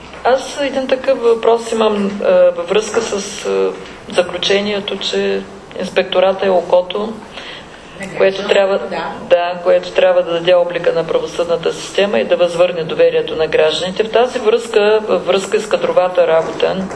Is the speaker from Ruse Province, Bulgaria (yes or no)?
yes; Ruse, Ruse Province, Bulgaria; И като факт ще ви кажа, тъй като съм от Русе, в русенските съдилища